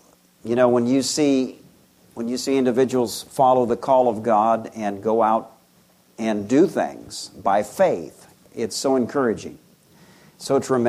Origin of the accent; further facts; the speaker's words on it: Iowa, United States; So I'm from Iowa.